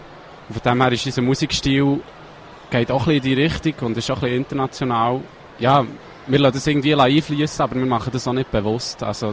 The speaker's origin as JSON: {"language": "German", "region": "Bern", "country": "Switzerland", "accent": "Bernese German", "first_language": "Bernese German", "said": "für uns war eigentlich schon gerne klar, dass wir das auf banddeutsch machen, weil das ist unsere Muttersprache, das ist eine schöne Sprache."}